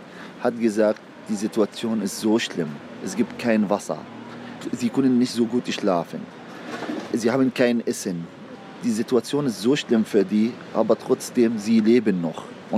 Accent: Gaza City, Gaza Strip, Palestine; German is a second language; now in Germany; Unser Haus steht nicht mehr, weil ich komme aus Sheikh Radwan. Das ist ein Gebiet, da wurde die ganze Häuser bombardiert. Aber meine Familie sind geflüchtet nach Khan Yunis, nach Rafah.

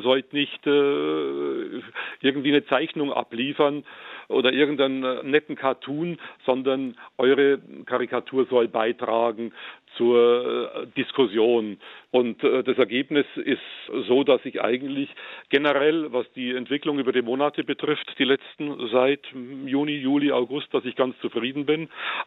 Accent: Bavaria, Germany; Ich würde mich als Bayer ja auch nicht rassistisch angegriffen fühlen

